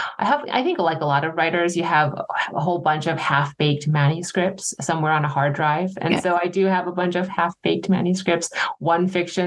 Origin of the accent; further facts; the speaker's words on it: New York, United States; now in California, United States; in California, I always think I'm a transplant from New York, but then when I visit upstate New York, when I go back home, I realize, oh my gosh, I'm very California now.